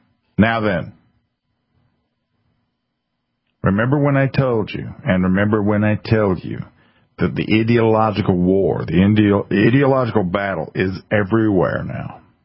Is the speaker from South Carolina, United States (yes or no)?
yes; South Carolina, United States; the most recent example of this bloodless jihad happened right here in my home state of South Carolina